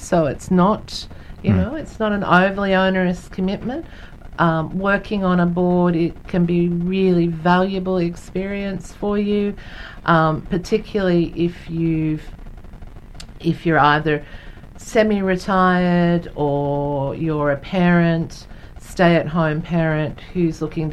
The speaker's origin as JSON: {"language": "English", "region": "New South Wales", "country": "Australia", "lives_now": "Victoria, Australia", "said": "I come from New South Wales where you pay foster carers."}